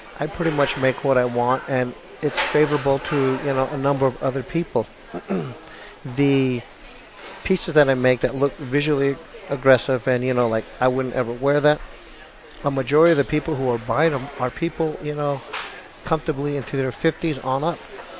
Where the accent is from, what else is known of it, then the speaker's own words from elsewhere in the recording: United States; Yes, I'm Navajo, and that's where I grew up on the Navajo Reservation.